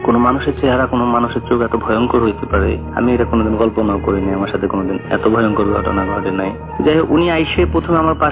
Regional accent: Ulania, Barisal Division, Bangladesh; তো আমি আমার গ্রামের বাড়িতে চলে যাই, বরিশাল হিন্দিগঞ্জ উলানিয়াতে চলে যাই।

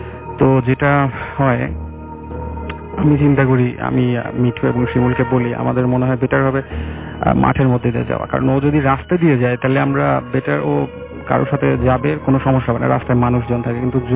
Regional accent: Pabna, Rajshahi Division, Bangladesh; আমি এসেছি মধ্যপাড়া থেকে আমার হোম টাউন পাবনার অষ্টমনির সাথে।

